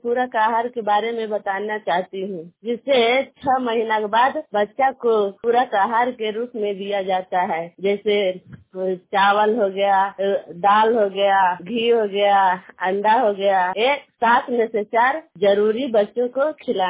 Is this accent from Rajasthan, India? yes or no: no; Bihar, India; मैं बलौपर की रहने वाली हूँ और ननौरा पंचायत से हूँ और नारदीगंज प्रखंड मेरा है और जिला नवादा के रहने वाली हूँ।